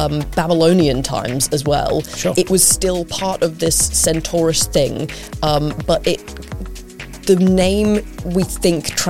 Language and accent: English; Perth, Western Australia, Australia; I'm just not being Australian enough.